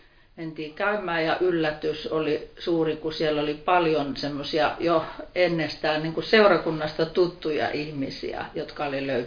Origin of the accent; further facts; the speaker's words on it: Mikkeli, South Savo, Finland; tiesi, että minä olen Mikkelistä